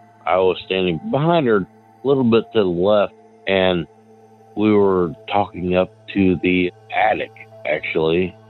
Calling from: Dayton, Ohio, United States; I'm from Dayton, Ohio. I can see Wright-Patterson Air Force Base from where I live.

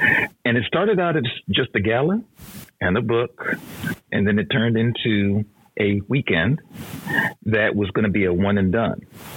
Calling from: Lakewood, Washington, United States; So I am tapping in from Lakewood, Washington, and witnessing from day one.

